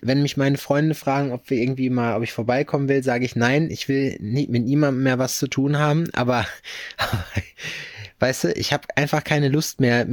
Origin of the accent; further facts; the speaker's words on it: Berlin, Germany; Als Berliner ist man das doch eh schon halb.